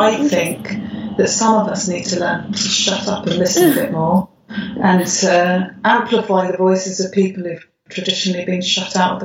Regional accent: London, United Kingdom; I was born and raised in London, but by some coincidence started teaching abroad, and that meant I had to learn a different language while training.

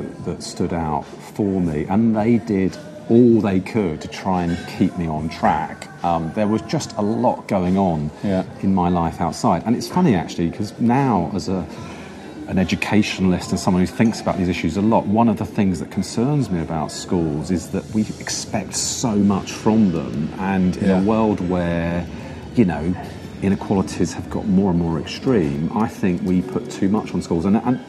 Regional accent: Feltham, London, United Kingdom; So I come from West London. I come from a place called Feltham, which is very near Heathrow Airport.

